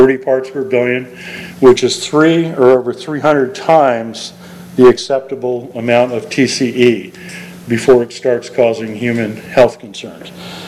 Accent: Delaware, United States; I come from Newcastle County originally, and we had Blue Rock Granite up there. We don't have that down here. I'm an old Hartley boy, too, from Kent County, and it's all sand, and it's all soil.

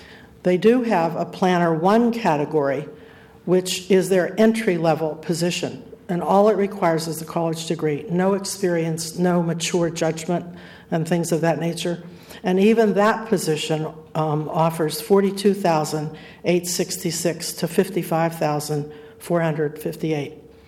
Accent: Lewes, Delaware, United States; I'm from Lewis, Delaware.

